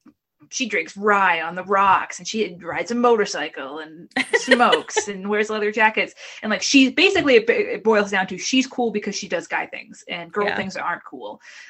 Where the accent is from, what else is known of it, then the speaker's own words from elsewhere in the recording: Boston, Massachusetts, United States; accent: Boston; I'm from the Boston area. I have an awful accent.